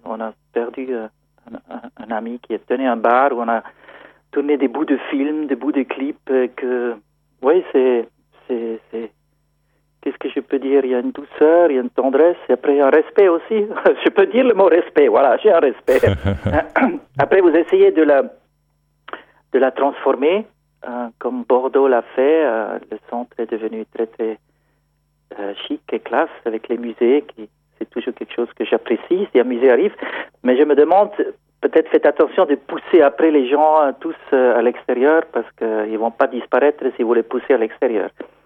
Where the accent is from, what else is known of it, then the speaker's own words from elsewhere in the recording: Switzerland; Je suis suisse et j'ai grandi en Suisse.